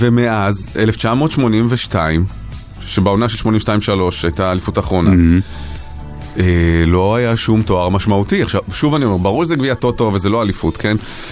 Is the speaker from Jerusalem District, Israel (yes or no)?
no; Kiryat Ono, Central District, Israel; אני בכלל גדלתי בקריית אונו